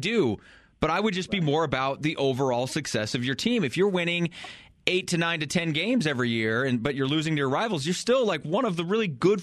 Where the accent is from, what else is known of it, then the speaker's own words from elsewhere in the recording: Colorado, United States; I born and raised in Colorado. I get the rivalry.